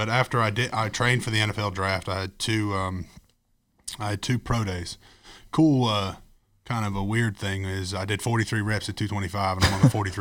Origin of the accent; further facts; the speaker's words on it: Pfafftown, North Carolina, United States; I am the fueler on the 43 Cup car for Richard Petty Motorsports. I am from Pofftown, North Carolina, and this is my third.